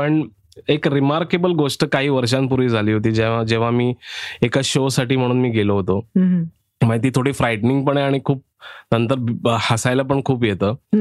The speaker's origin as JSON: {"language": "Marathi", "town": "Aurangabad", "region": "Maharashtra", "country": "India", "said": "निखिल महाजन औरंगाबादचा आहे, मी औरंगाबादचा आहे as a producer."}